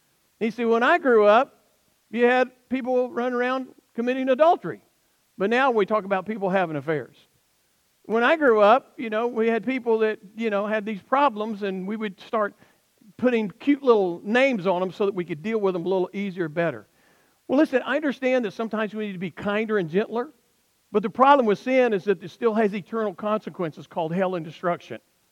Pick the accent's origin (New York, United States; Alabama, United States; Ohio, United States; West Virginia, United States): Alabama, United States; I'm from Alabama.